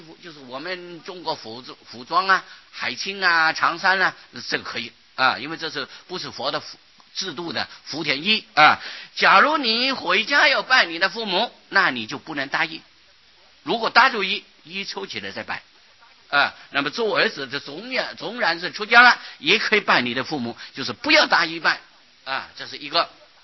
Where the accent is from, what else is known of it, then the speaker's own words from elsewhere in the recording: Taiwan; 啊，是我们台湾人的马虎惯了